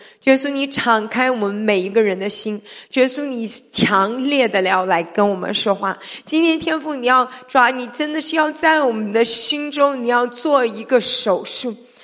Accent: Shandong, China; now in Canada; 我以前刚来加拿大的时候，我也认识了一群朋友，都是我们那里的人，山东人。

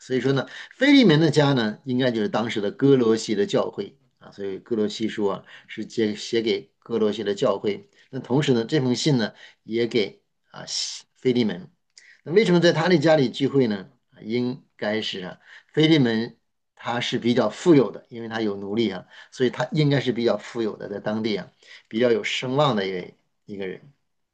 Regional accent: China; 我们中国人说，哎，求他来办这件事情啊

